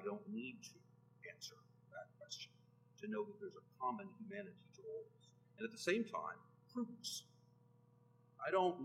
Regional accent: Massachusetts, United States; I'm a Republican from Massachusetts.

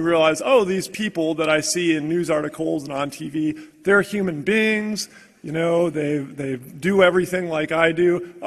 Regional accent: Racine, Wisconsin, United States; I'm from Racine, Wisconsin.

